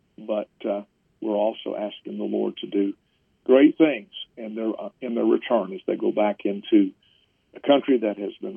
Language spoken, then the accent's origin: English; United States; as a man, as a father, as an American, I know what my feelings are.